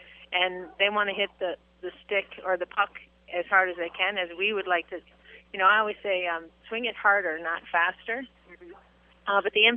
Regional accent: Maine, United States; our weather is yours growing up in Maine. Whatever Boston got, we got a few days later.

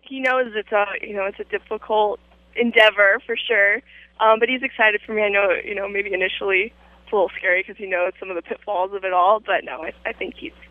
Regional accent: Danville, California, United States; I'm from San Francisco Bay Area, Danville, just east of San Francisco.

